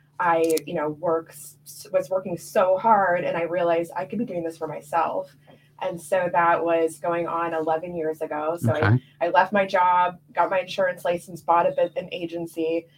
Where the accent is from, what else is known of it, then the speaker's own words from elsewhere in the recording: Youngstown, Ohio, United States; So I was from Youngstown, born and raised. Youngstown region.